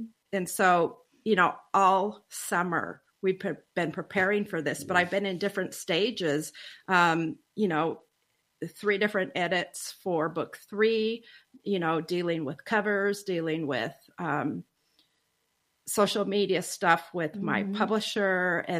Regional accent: Spokane, Washington, United States; also born or lived in Colville; that's where I was actually okay. born. I was raised in Spokane.

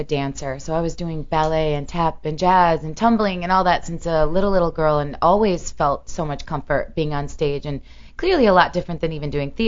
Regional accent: Missouri, United States; moved away; Yeah, the show me state. Go ahead, Sam, make a joke. I got it pretty bad when I first moved here. I needed to get rid of those license plates immediately.

